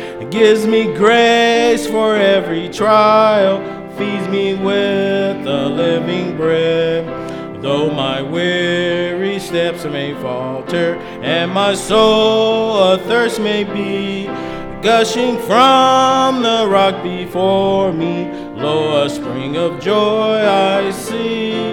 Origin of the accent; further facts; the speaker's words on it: Colorado, United States; I'm from Colorado. I used to say kindergarten all the time. That's just how we used to say it.